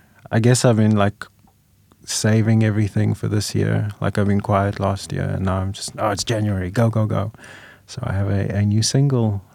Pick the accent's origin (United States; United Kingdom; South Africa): South Africa; growing up in South Africa, it sucked only being able to speak English because everybody speaks like English and another language